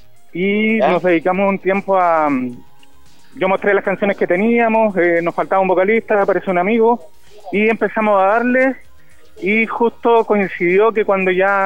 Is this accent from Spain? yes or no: no; Concepción, Biobío, Chile; acá por lo menos nosotros somos de Concepción